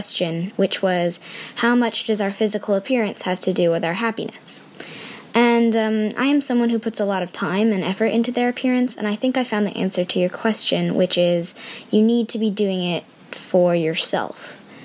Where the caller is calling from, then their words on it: New Jersey, United States; I am 13, and I am messaging from New Jersey.